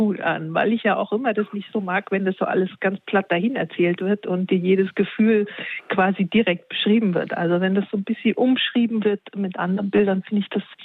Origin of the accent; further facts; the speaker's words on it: Harz, Germany; Zu Hause werde ich ausgelacht. Ich komme ja eigentlich aus dem Harz. Da müsste ich ja eher etwas anders sprechen. Aber ja, ich habe mich hier eingelebt.